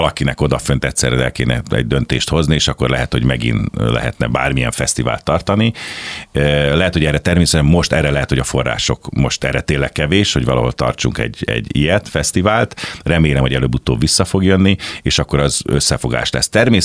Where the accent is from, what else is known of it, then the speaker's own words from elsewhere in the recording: Pécs, Baranya, Hungary; now in Budapest, Hungary; Én valahol a szívem mélyén mindig pécsi maradok, természetesen. Tüke pécsi, de hát már elvitt az élet, most már tulajdonképpen budapesti vagyok.